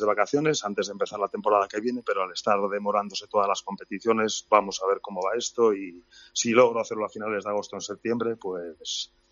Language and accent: Spanish; Vigo, Galicia, Spain; Yo soy gallego, soy de Vigo